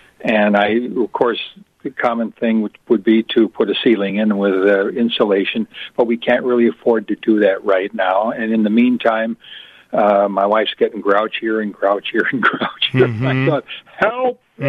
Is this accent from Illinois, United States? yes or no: yes; Park Ridge, Illinois, United States; also born or lived in Seattle; Well, I grew up here. I'm from Park Ridge originally, and I'm 81 now.